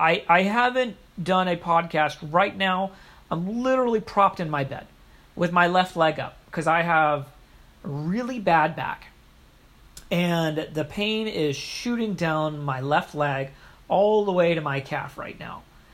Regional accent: Houston, Texas, United States; When I was a kid, I was growing up in Texas, in Houston, Texas.

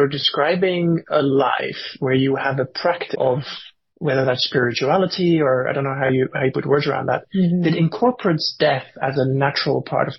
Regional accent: Norway; moved away; I grew up in Norway where it's like full on winter, full on summer and everything.

